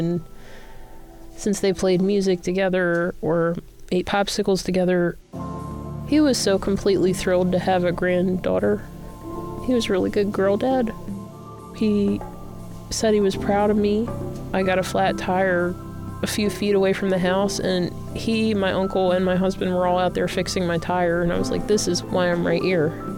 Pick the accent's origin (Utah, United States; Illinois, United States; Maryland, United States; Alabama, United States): Maryland, United States; Dundalk; I grew up in Dundalk. My dad and mom, they bought the house across the backyard for my Lumbee grandfather.